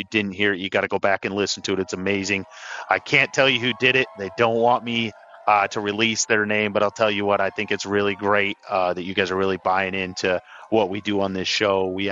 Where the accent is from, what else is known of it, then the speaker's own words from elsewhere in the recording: Monroe, Louisiana, United States; 49-31 a week five here in Monroe. As much as I would love to pick my hometown Warhawks